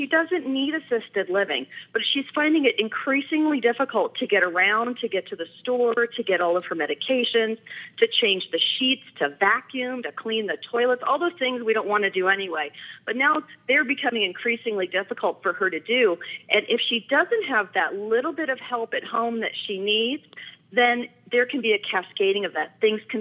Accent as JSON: {"language": "English", "region": "California", "country": "United States", "tie": "born or raised there", "also_born_or_lived": "Wisconsin", "said": "I'm from Wisconsin. I was born in Wisconsin back in the 70s. We won't say when exactly. And when I was two, we moved out here to California."}